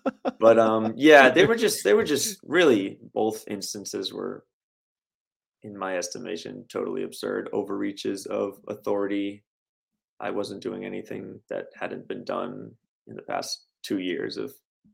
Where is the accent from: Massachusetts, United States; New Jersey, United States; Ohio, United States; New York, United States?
Massachusetts, United States; No, Massachusetts.